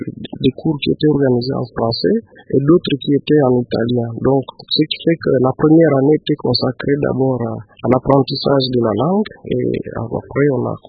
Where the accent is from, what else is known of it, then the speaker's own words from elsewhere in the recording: Bukavu, South Kivu, DR Congo; Je passe une partie de mon enfance à Bukavu.